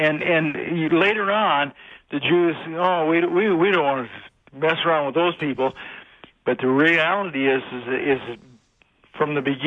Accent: DeSoto, Texas, United States; Yes. I'm from DeSoto, but I'm actually in Wisner, Nebraska right now.

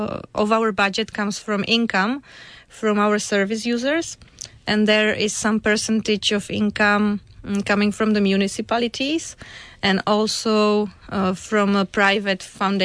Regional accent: Czechia; I come from Czech Republic

